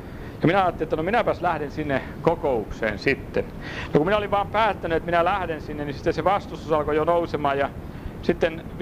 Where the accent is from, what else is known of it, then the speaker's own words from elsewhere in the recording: Häme, Finland; Minä olen Hämeestä